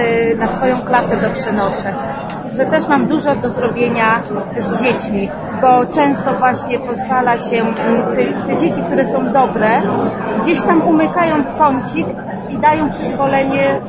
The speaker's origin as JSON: {"language": "Polish", "town": "Węgrów", "region": "Masovian Voivodeship", "country": "Poland", "said": "jesteśmy z Węgrowa, województwo siedleckie, mazowieckie, przepraszam."}